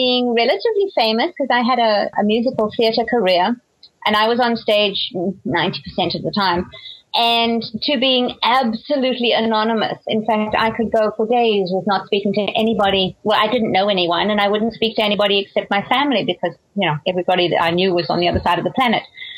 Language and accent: English; South Africa; moved away as an adult; also born or lived in Nigeria; now in United States; I was raised in South Africa, born in Nigeria, raised in South Africa.